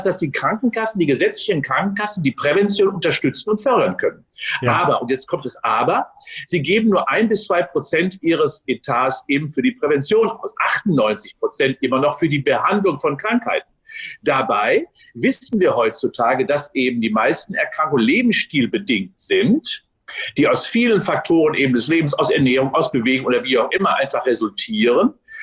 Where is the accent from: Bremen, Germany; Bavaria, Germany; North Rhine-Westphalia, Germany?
North Rhine-Westphalia, Germany; Unna; Ja, 18. März 57 geboren in Unna, bin also Westfale. Bin dort aufgewachsen